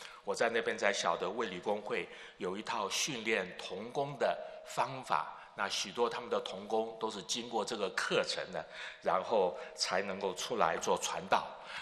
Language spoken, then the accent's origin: Chinese; Chiayi, Chiayi County, Taiwan; 我说我从小在嘉义讲大，闽南语讲得很好